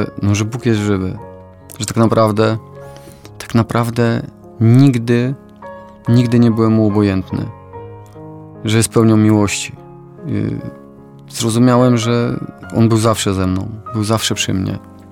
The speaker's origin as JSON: {"language": "Polish", "town": "Wołczyn", "region": "Opole Voivodeship", "country": "Poland", "said": "U nas w Wołczynie"}